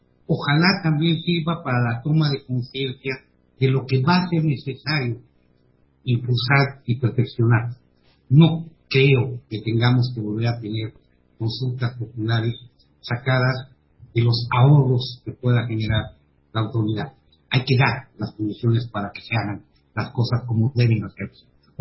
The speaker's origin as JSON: {"language": "Spanish", "country": "Mexico", "said": "como ciudadanía, como mexicanos"}